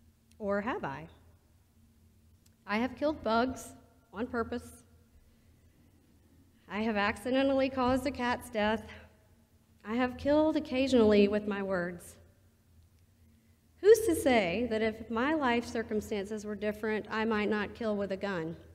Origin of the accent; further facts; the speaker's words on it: the South, United States; let go of some of the good Southern Christian girl deeply embedded in me, even though I was raised in the Episcopal Church.